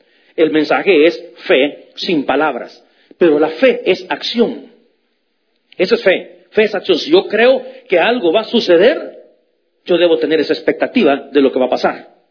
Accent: El Salvador; moved away; hubo un tiempo en mi país, en El Salvador, ya estábamos nosotros acá

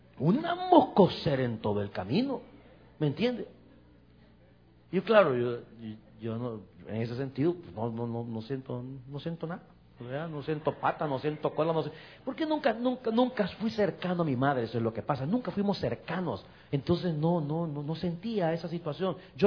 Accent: El Salvador; now in United States; hace muchísimos años, muchos años atrás, estábamos en mi país, en El Salvador, y mi mamá se vino para Estados Unidos.

